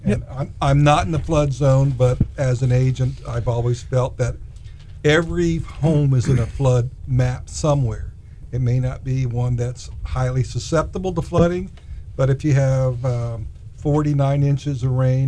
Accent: Florida, United States; because growing up in Palm Beach County, my dad had planted a bunch of Australian pines around his property as a windbreak.

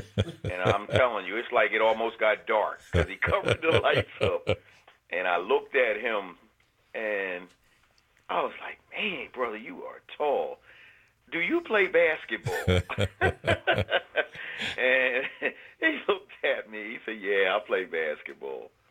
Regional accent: New Castle, Delaware, United States; I'm from Newcastle, Delaware.

